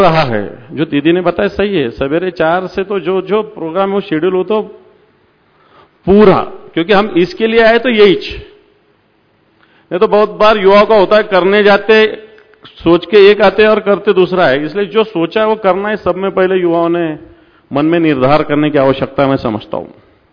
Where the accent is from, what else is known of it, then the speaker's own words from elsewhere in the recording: Maharashtra, India; मैं तो महाराष्ट्र से हूं, मराठी हूं